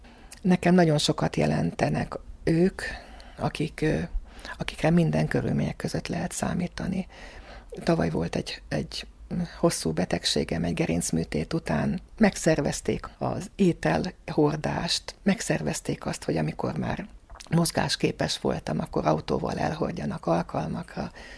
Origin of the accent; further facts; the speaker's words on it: Dunaújváros, Fejér, Hungary; Ahogy említettem, Dunajvárosban én minden szempontból nagyon sikeres életet éltem. Egy szerető családban nőttem fel